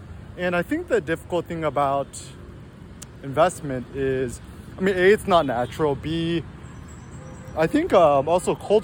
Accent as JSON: {"language": "English", "country": "United States", "said": "Like, I'm American; it's good for me."}